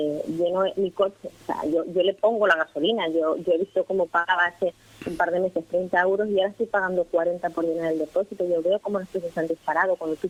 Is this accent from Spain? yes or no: yes; Canary Islands, Spain; porque yo también lo he tenido que hacer como canario, como ciudadana